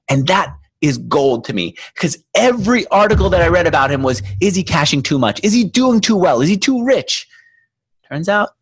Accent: New York, United States; Yes, I was always strange to me when I grew up in New York. That world didn't exist to me.

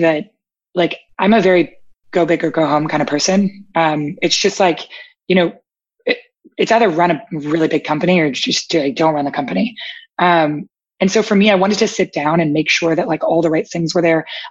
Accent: Canada; I'm Canadian and I recently got my US visa

